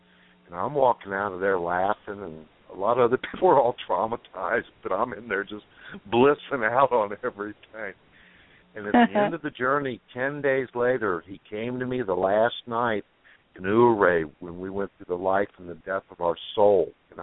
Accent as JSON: {"language": "English", "region": "Oklahoma", "country": "United States", "tie": "born there", "said": "And I was born in the 50. I was born in Oklahoma in the middle of the country, in the middle of the century"}